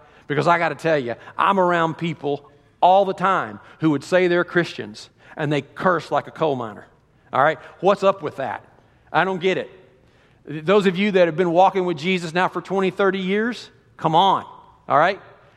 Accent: Kentucky, United States; I'm from Kentucky, okay?

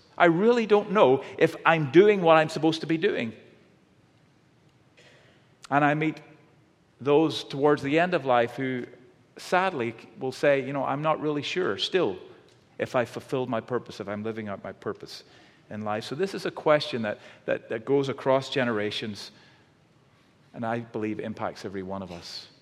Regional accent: Northern Ireland, United Kingdom; now in United States; So as you heard, I'm from Northern Ireland. I hope the accent's starting to kick

